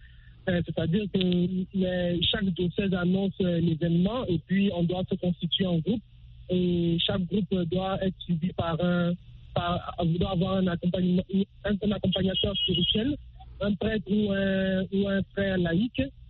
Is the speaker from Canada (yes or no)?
yes; Canada; des Canadiens, comme moi, parce que moi je suis Canadien d'origine ivoirienne